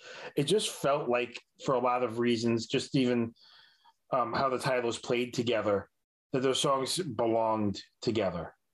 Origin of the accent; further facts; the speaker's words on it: New York, United States; because as a New Yorker, right, and … being a Boston born band, injecting a little bit of New York with … in there is just the kind of love I need.